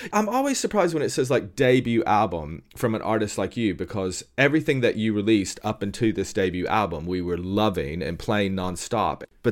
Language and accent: English; Tennessee, United States; Me too, because, you know, I'm originally from Tennessee